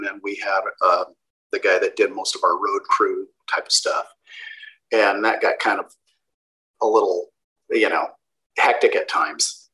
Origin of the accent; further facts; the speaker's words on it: Carson, California, United States; also born or lived in Bronx, New York; Dude, I was born in Bronx. I grew up in Carson. Of course I like Motown.